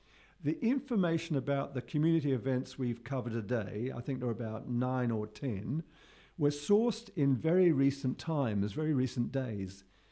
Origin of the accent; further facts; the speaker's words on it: London, United Kingdom; born there; I was born very near Hampstead in England, in London